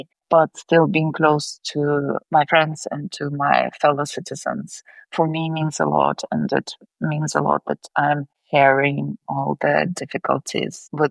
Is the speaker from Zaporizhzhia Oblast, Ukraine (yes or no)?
yes; Zaporizhzhia, Zaporizhzhia Oblast, Ukraine; from life in, say, even Kyiv or Kharkiv, where I happen to be very often, or Zaporizhia, which is my hometown.